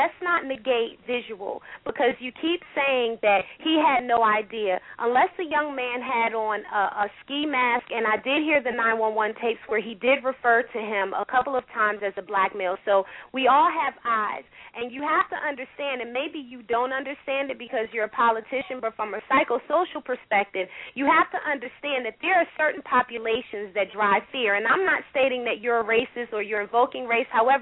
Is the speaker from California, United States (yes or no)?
no; Washington, District of Columbia, United States; and I'm from Washington, D.C., and so the Southeast of most cities are urban areas.